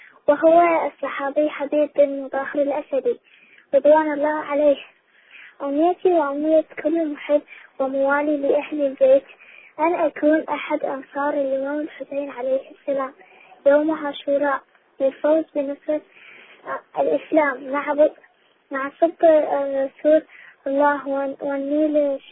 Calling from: Iraq; من العراق

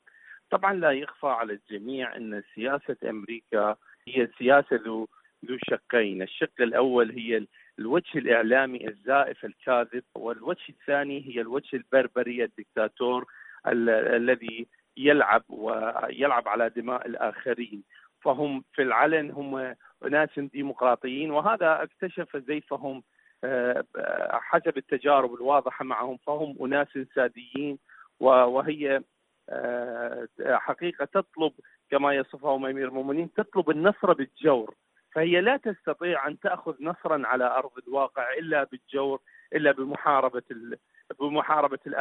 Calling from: Iraq; من العراق.

